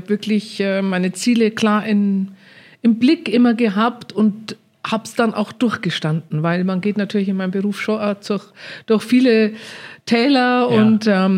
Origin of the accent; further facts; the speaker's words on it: Bavaria, Germany; ich bin ja am Land aufgewachsen in Niederbayern